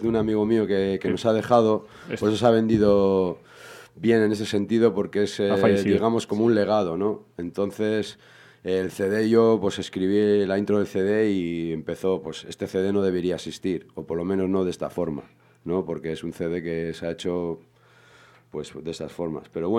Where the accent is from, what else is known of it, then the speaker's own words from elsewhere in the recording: Ortuella, Basque Country, Spain; Vengo de Ortuella, que también es otra anomalía, otra paradoja.